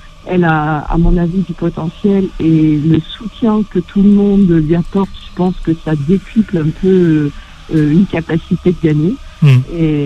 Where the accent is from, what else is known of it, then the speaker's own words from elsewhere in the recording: France; je n'ai pas d'origine maghrébine, hein, je suis française.